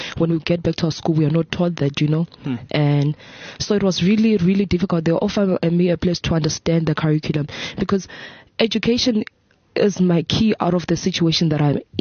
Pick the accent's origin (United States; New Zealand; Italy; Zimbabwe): Zimbabwe; born or raised there; also born or lived in South Africa